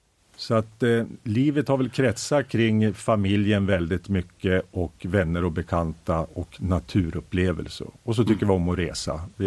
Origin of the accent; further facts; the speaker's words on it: Gävle, Gävleborg County, Sweden; Och då när jag kom ifrån Gävle, då var jag ju den här utbörningen.